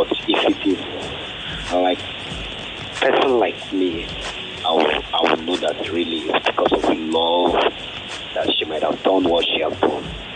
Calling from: Ogun, Nigeria; I'm calling from Ogun State.

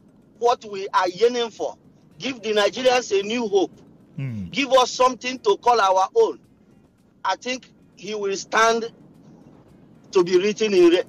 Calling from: Denmark; I'm calling from Denmark.

